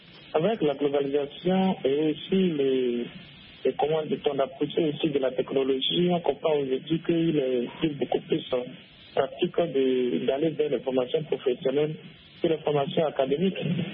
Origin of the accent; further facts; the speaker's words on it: Benin; chez nous au Bénin ici.